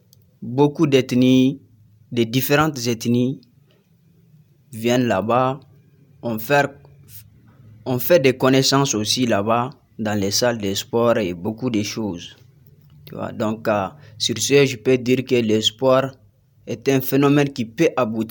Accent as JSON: {"language": "French", "region": "Gao", "country": "Mali", "said": "Je viens de Gao, plus précisément Cercle d'Ansongo. Je suis ici pour les études."}